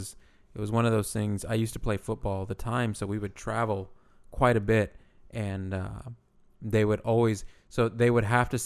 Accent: Texas, United States; growing up in Texas, Texas is very split right down the middle.

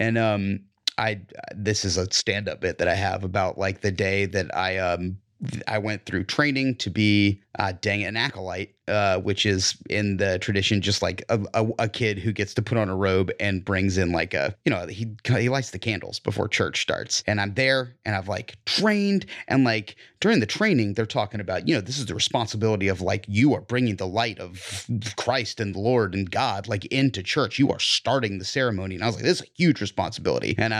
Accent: Georgia, United States; I'm from Northwest Georgia, and, like, so I didn't get shame, like, hammered into my head

